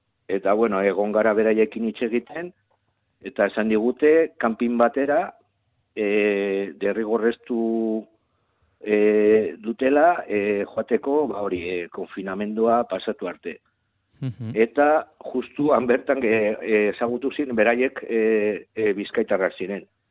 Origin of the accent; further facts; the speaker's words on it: Vitoria-Gasteiz, Basque Country, Spain; hemen ni Gasteiztarra naiz.